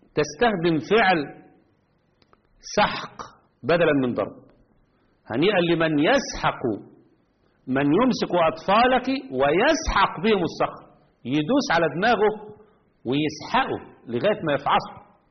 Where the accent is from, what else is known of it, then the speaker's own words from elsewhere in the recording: Egypt; وخصوصا عندنا في مصر